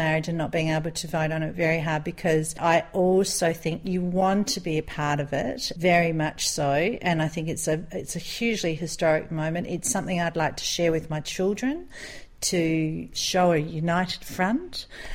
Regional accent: Adelaide, South Australia, Australia; I'm Australian, I'm from Adelaide, we've got a place just out of Adelaide, it looks like this, we've got 71 wineries within a 30-minute radius of our house

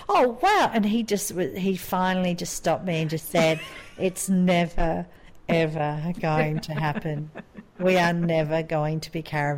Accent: Australia; now in Qatar; I'm an Australian living in Qatar.

